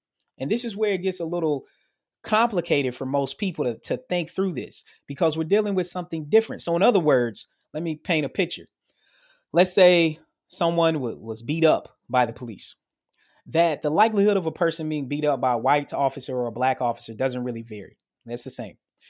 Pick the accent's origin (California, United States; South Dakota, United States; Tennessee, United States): Tennessee, United States; Murfreesboro; Like an officer I know from my hometown in Murfreesboro, Tennessee